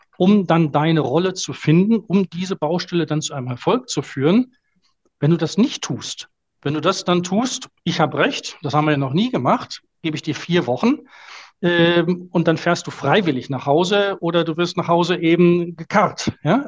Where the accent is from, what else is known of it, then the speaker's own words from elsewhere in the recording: Germany; du bist als einziger Deutscher der Ansprechpartner für den holländischen Auftraggeber